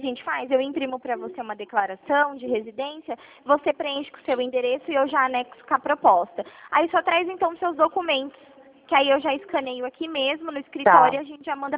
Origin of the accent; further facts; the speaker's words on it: Bauru, São Paulo, Brazil; Eu sou daqui de Bauru